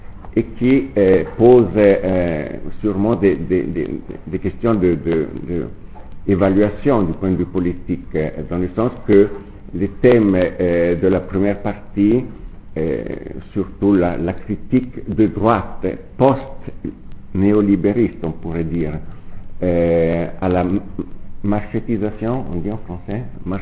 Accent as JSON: {"language": "French", "country": "Switzerland", "said": "en tant que Suisse est présent à ce débat"}